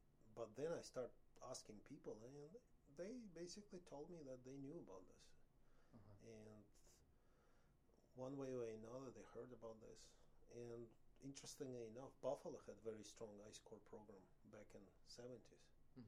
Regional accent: Uzbekistan; I came from Uzbekistan

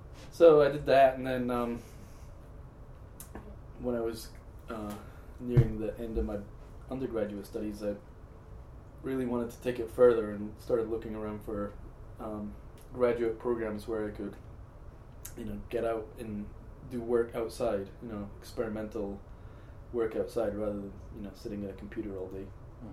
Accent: Scotland, United Kingdom; So I grew up in Scotland, which is a formerly glaciated landscape, much like Maine, and spent a lot of my childhood and youth years out in the wilderness hiking and climbing and skiing.

